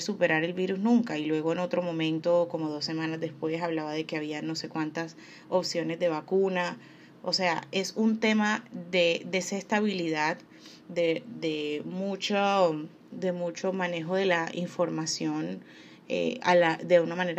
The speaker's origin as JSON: {"language": "Spanish", "country": "Colombia", "said": "En mi país, Colombia, empezamos la cuarentena como tal en marzo y en este momento estamos en septiembre."}